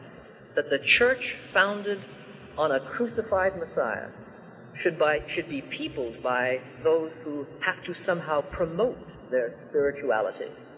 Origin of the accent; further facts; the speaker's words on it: Canada; And then I am a Canadian. We know we're not important